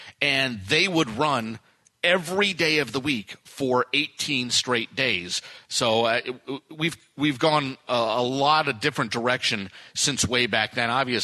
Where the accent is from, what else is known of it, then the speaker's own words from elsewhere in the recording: California, United States; I grew up in Southern California